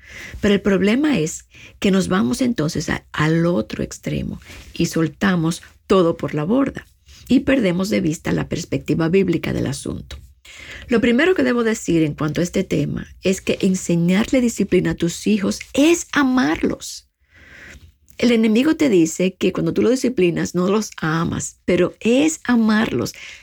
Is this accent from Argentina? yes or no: no; Dominican Republic; Viven, como dicen en mi país, República Dominicana, como chivos sin ley.